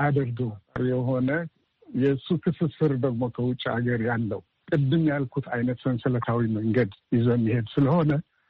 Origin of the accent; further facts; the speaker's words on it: Eritrea; moved away as an adult; also born or lived in Ethiopia; now in United States; ትውልድ ሀገሬ ኤርትራ። ያደግኩበት ኤርትራ በኮሌጅ ደረጃና ከዛ በኋላ ስራ ኢትዮጵያ ለረጅም ዓመታት ቆይቻለሁ። ከዛ በኋላ ወደ አሜሪካን ሀገር መጥቼ እዚህ በአስተማሪነት ዩኒቨርሲቲ ስራ ነበር።